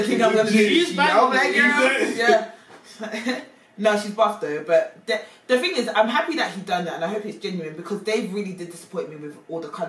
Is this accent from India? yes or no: no; Fiji; I'm from the Fiji Islands. … after the capital.